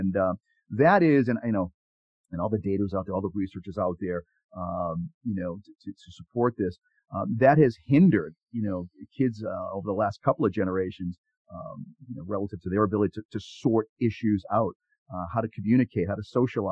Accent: Weymouth, Massachusetts, United States; where I grew up in Weymouth, Massachusetts, south of Boston is, you know, a white suburban community

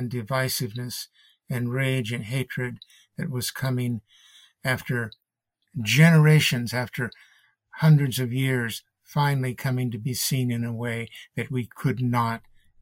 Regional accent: Colorado, United States; born there; knew that I wanted to finish the last chapters of my life in the mountains, where my soul, because I was born in Colorado, and where my soul was so fed.

